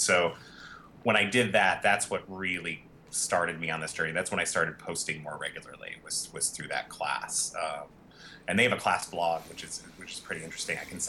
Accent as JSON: {"language": "English", "town": "Rochester", "region": "New York", "country": "United States", "tie": "born or raised there", "said": "Well, I grew up in Rochester, New York, home of Eastman Kodak Company, which is not quite the same company it was when I grew up, but grew up there."}